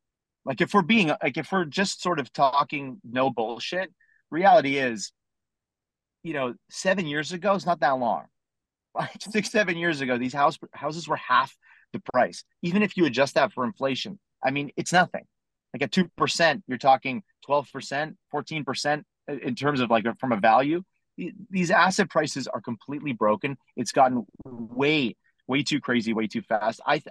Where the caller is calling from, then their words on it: Ontario, Canada; No, I'm in Ontario. Yeah. I'm up north